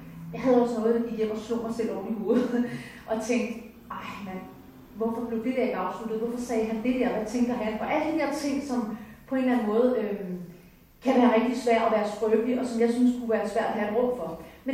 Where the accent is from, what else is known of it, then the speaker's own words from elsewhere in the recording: Gilleleje, Capital Region of Denmark, Denmark; Hvis jeg sådan skal lave en præsentation af mig selv, så er jeg vokset op i Gilleleje